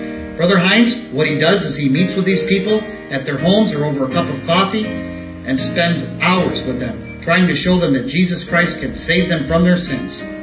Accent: New York, United States; I grew up in Western New York, not too far from the Canadian border.

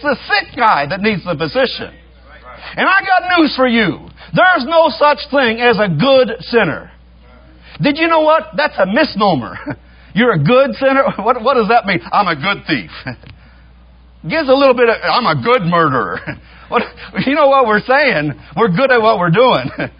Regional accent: Texas, United States; I said, "Well, I'm from Texas. I guess that's part of America. We're our own country down there, but yeah, I'm from Texas."

